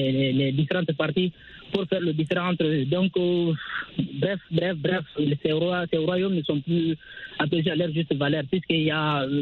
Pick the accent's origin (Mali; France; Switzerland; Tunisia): Mali; moi, je suis malien